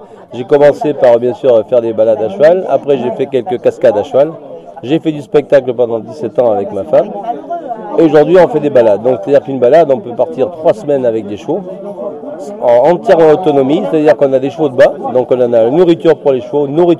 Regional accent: La Péruse, Nouvelle-Aquitaine, France; je suis du Pont-Sigoulant, d'ailleurs c'est la commune de La Péruse, entre Roumazières et La Péruse. Donc je suis dans un fond, je suis originaire vraiment de cette région.

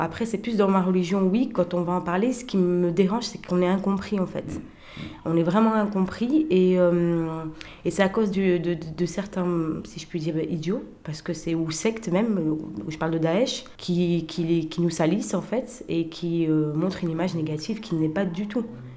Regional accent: France; Oui, je viens d'Algérie. Bon, je suis née ici, j'ai grandi ici, mais d'origine algérienne.

